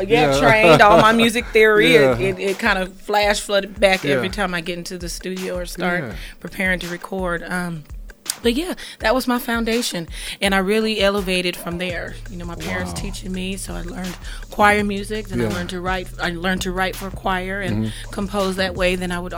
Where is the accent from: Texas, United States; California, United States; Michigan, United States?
California, United States; Fresno; You know what? I'm from California.